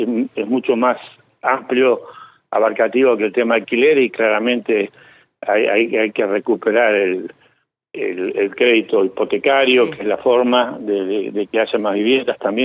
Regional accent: San Martín de los Andes, Neuquén, Argentina; Yo soy de San Martín de los Andes, yo conozco el tema

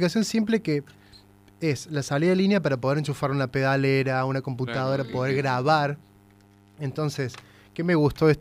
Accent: Córdoba, Argentina; de Córdoba, Argentina. Te quiero compartir esto que he hecho.

